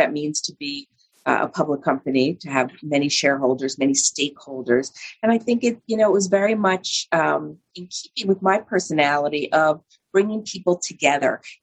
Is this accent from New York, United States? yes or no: yes; New York City, New York, United States; Growing up in New York City, went to a private school. Was raised a little bit traditional.